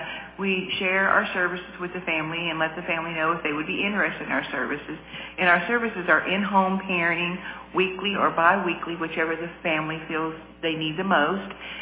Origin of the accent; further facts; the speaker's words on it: Cookeville, Tennessee, United States; I'm originally from Cookeville